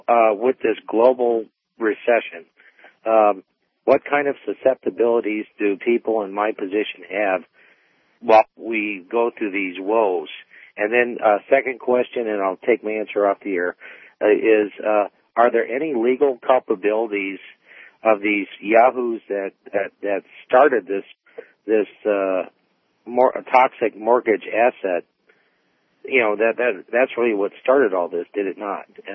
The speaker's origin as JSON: {"language": "English", "town": "Columbus", "region": "Ohio", "country": "United States", "said": "Good afternoon. I'm from Columbus."}